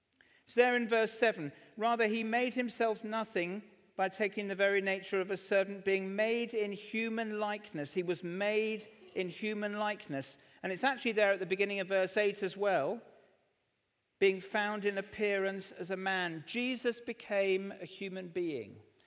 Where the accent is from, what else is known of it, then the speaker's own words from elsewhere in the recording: Southampton, South East England, United Kingdom; I'm from Southampton.